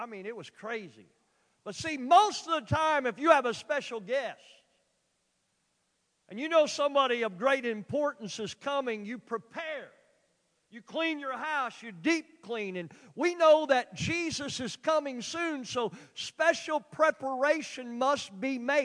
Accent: Oklahoma, United States; Well, here, I'm from Oklahoma. I'm from the country in Oklahoma, but I think I can do math.

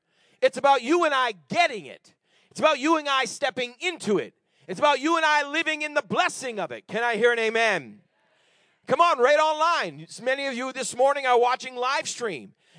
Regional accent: New England, United States; I mean, I'm from New England, and they're stoic up there

